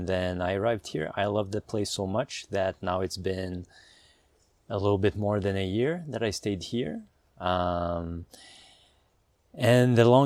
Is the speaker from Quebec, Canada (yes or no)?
yes; Montreal, Quebec, Canada; I am from Montreal, Canada. I am 39 years old